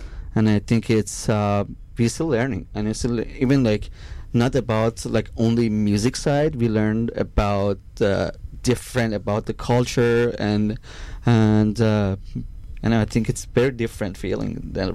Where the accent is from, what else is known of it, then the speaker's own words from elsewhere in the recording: Iran; And so I'm from Iran